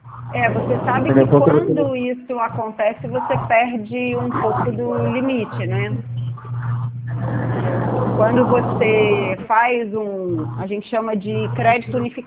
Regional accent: Brazil; eu sou brasileira igual a você

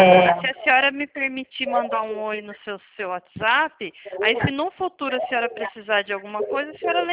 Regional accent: São Paulo, Brazil; sou de São Paulo

